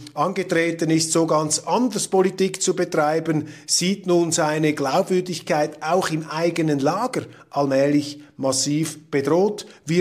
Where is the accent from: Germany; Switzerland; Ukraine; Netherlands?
Switzerland; als Schweizer bin ich nicht betroffen von dieser geopolitischen Atmosphäre